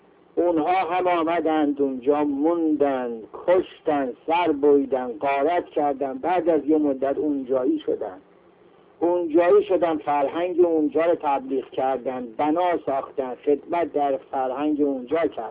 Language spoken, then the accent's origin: Persian; Tabriz, East Azerbaijan, Iran; در ایران ما و در آذربایجان ما، در تبریز ما